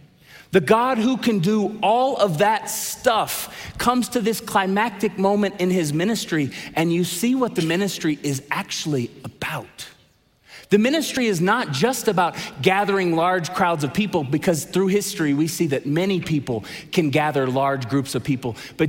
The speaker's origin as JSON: {"language": "English", "country": "United States", "said": "But great time, like UFC, and we Americans love power."}